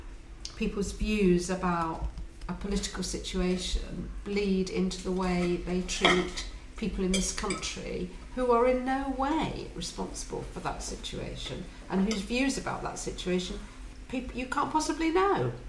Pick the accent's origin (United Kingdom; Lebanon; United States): United Kingdom; In my public life, I think of myself as British. In my private life, I'm Jewish. I'm very strongly Jewish